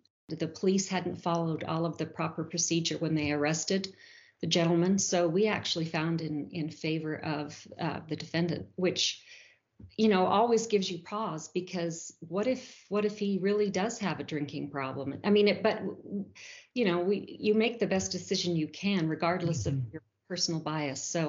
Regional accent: Canada; I'm from Canada originally, so I get to hear from all of my family members in Canada how they hear it up there.

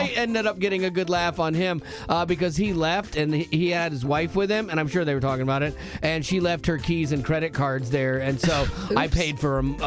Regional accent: Florida, United States; I grew up in Florida

